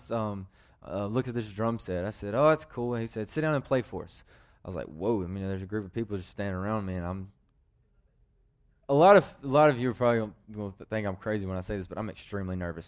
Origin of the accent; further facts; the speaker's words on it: Brown Summit, North Carolina, United States; I grew up not in Brown Summit, but around, you know, the outskirts. You know, we've lived in McLeansville and just outside of Greensboro